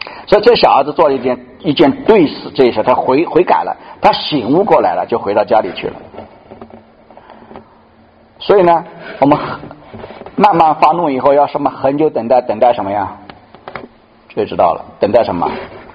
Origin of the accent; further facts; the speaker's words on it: China; 我们中国人也是，我们传统也是什么